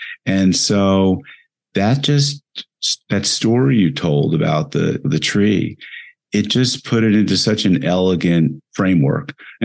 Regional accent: New York, United States; I'm from New York.

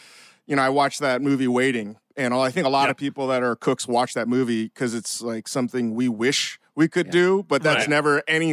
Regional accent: Virginia, United States; No, I grew up in Northern Virginia

